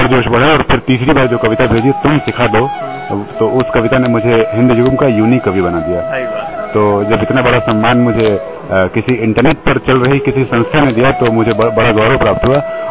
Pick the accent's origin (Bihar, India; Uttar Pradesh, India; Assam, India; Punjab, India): Bihar, India; moved away as an adult; now in Delhi, India; मैं बिहार का रहने वाला हूं और वहां से जब दिल्ली आया मीडिया की पढ़ाई करने के लिए तो जामिया में मेरा एडमिशन हुआ, जामिया के मास कम्युनिकेशन रिसर्च सेंटर में। फिलहाल वहीं पढ़ रहा हूं